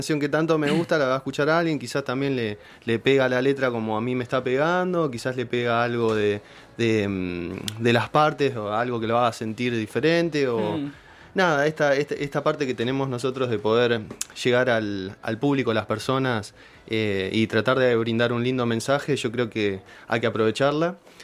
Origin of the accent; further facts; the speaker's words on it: La Plata, Buenos Aires Province, Argentina; Nada, soy de acá de La Plata.